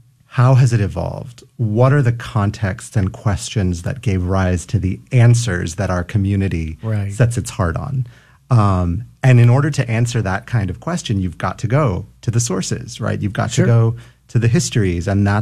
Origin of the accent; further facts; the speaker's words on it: San Antonio, Texas, United States; I'm born and raised in San Antonio, Mexican-American Catholic, right? I'm part of the life of the church in San Antonio.